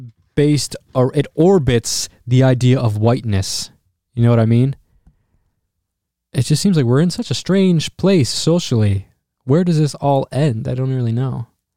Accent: Detroit, Michigan, United States; because I grew up in Detroit, and we have a very interesting demographic of people here.

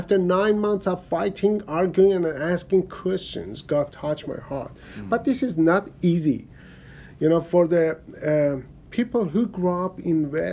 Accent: Iran; moved away as an adult; also born or lived in Cyprus; I was born in Iran, in Islamic Republic of Iran, and because I was born there, I was Muslim. So I grew up, but I grew up as a strong Muslim. I was the call to prayer man. And in 1997 for work, I moved to Cyprus.

